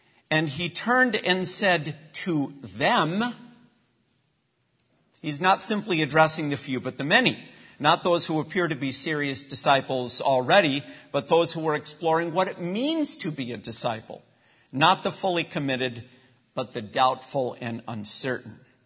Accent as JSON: {"language": "English", "country": "United States", "said": "In my mind, it raises a question about how we as American middle-class people approach the issue of radical discipleship."}